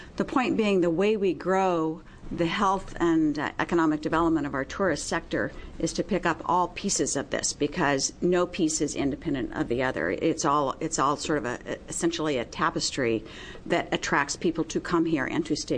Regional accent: Oregon, United States; I come from Southern Oregon, where our primary tourist attraction is the Shakespeare Festival, not outdoor, not cannabis related.

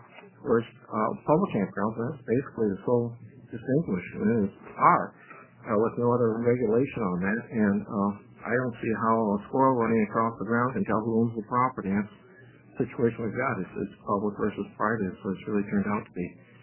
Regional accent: Gold Beach, Oregon, United States; from Gold Beach.

